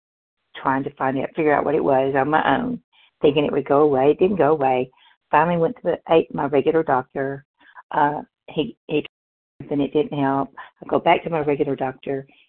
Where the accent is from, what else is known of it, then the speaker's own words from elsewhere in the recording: Tennessee, United States; and I'm from Tennessee.